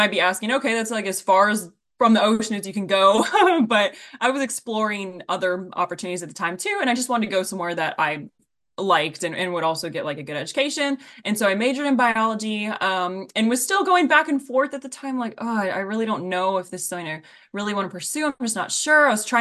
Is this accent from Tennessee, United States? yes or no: yes; Nashville, Tennessee, United States; And I grew up in Nashville, Tennessee. And so I wasn't close to the ocean at all.